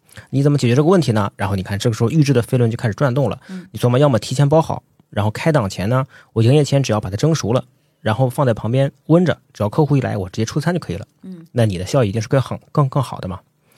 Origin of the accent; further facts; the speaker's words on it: northern China, China; 因为我是北方人